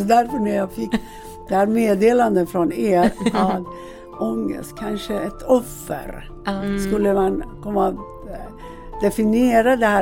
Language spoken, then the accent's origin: Swedish; Iran; now in Sweden; och jag ursprungligen kommer jag från Iran.